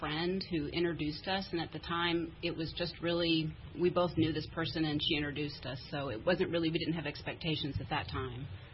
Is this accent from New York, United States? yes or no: no; Kentucky, United States; No, I'm originally from Central Kentucky.